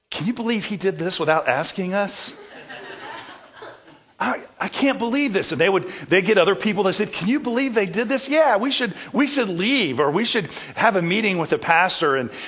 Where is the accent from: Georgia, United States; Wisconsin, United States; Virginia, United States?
Georgia, United States; Savannah; I was the worship leader at a vibrant church in my hometown of Savannah, Georgia